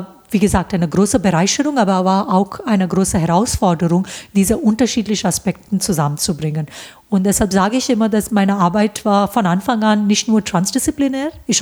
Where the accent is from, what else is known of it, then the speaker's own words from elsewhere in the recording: Mumbai, Maharashtra, India; now in Germany; Ich bin in Bombay geboren und habe da, also in der Nähe von Bombay ist ein kleiner Vorort, hatte 1 Million Einwohner und da habe ich auch dann bin ich in der Schule gegangen